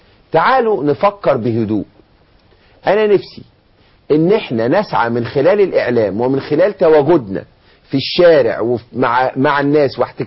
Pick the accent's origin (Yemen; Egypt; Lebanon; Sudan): Egypt; إحنا كلنا كمصريين